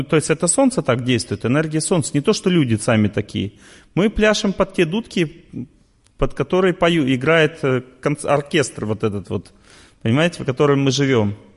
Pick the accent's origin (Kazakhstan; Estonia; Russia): Russia; Я сижу, тельняшки рву, потому что я из России.